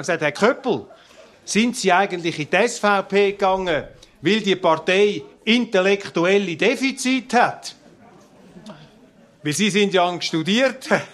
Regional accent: Switzerland; als Schweizer bin ich Europäer

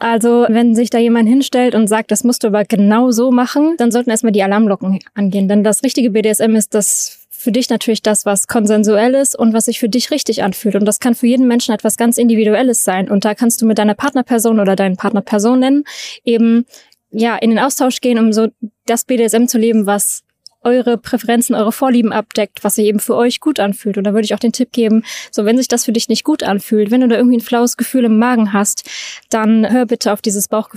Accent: North Rhine-Westphalia, Germany; Ich komme aus dem Ruhrgebiet.

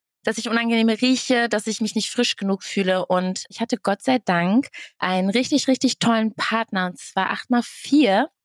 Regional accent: Castrop-Rauxel, North Rhine-Westphalia, Germany; Und ich komme ja auch aus dem Dorf, aus Castrop-Rauxel. Ursprünglich und durfte nie nach Dortmund oder sowas.

